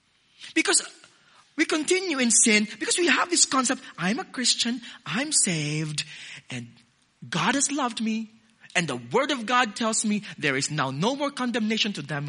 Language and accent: English; Philippines; now in Australia; I'm not so Australian yet. I'm still so Filipino sometimes when I think. And even I'm transposing Australian dollars to Philippine peso.